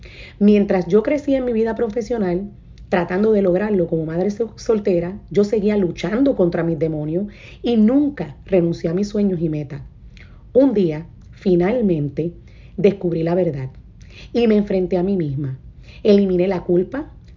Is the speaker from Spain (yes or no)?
no; San Juan, Puerto Rico; Yo crecí en San Juan, Puerto Rico, en una familia de clase trabajadora, en un ambiente muy disfuncional